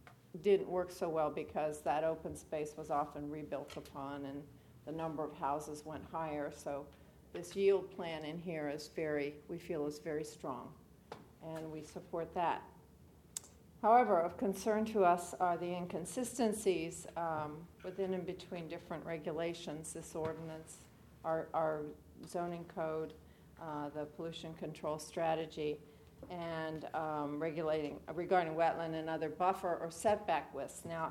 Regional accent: Milton, Delaware, United States; I am from Milton, Delaware

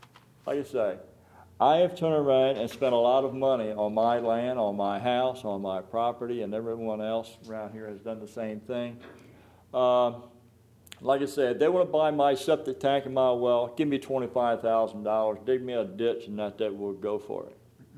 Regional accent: Delmar, United States; I was born and raised in Delmar, managed a fiberglass company up the road for 20 years, always wanted to come back to this area.

